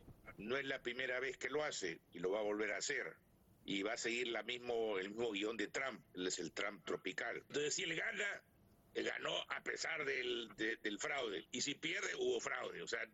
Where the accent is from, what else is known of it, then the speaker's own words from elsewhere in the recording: Peru; also born or lived in Brazil; yo soy peruano, pero he vivido en Brasil.